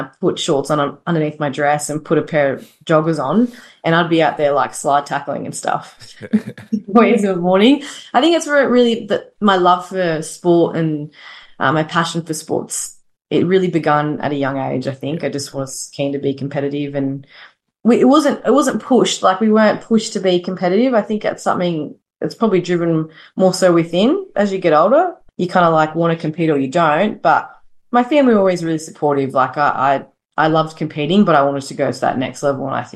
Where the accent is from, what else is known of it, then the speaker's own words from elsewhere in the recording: Australia; And growing up in Australia, you miss those little 1%ers of the culture